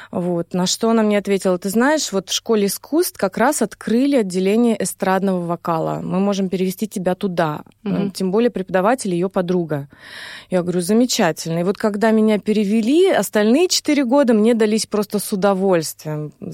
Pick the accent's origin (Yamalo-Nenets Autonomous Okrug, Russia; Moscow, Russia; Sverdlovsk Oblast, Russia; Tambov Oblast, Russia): Yamalo-Nenets Autonomous Okrug, Russia; Krasnoselkup; Мы жили в поселке Красноселькоп, где я родилась, в Ямало-Ненецком автономном округе.